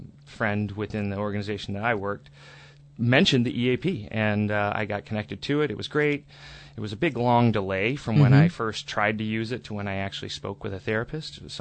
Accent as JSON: {"language": "English", "town": "Pickford", "region": "Michigan", "country": "United States", "said": "Eastern Upper Peninsula, just south of Sault Ste. Marie. It's a small farm community."}